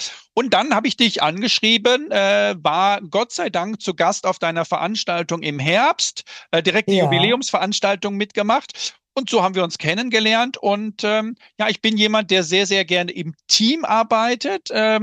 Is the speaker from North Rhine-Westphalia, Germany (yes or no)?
yes; Bielefeld, North Rhine-Westphalia, Germany; 44 Jahre alt, aus Bielefeld.